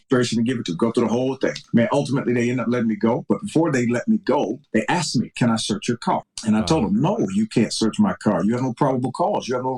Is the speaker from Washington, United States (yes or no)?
no; Virginia, United States; I'm from Virginia. I've been in multiple states.